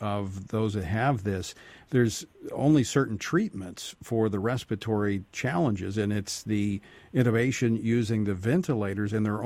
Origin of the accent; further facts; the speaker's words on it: Baton Rouge, Louisiana, United States; in my hometown of Baton Rouge.